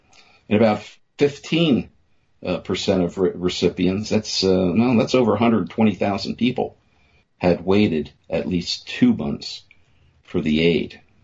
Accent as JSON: {"language": "English", "region": "Pennsylvania", "country": "United States", "tie": "born or raised there", "said": "Many, like Pennsylvania, which is my home state, restricted applications to certain days of the week"}